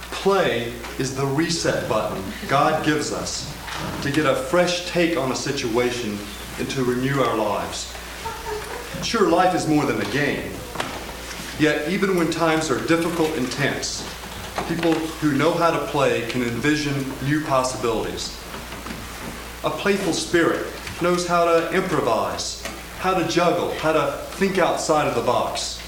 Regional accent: Asheville, North Carolina, United States; I'm from Asheville, North Carolina, also known as the freak capital of the United States.

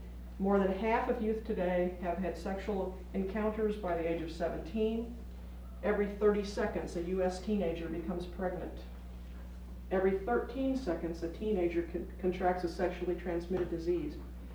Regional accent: Minnesota, United States; At Lutheran Northwestern, which is in my hometown, the largest of the Lutheran seminaries, there is a course, but it's an elective.

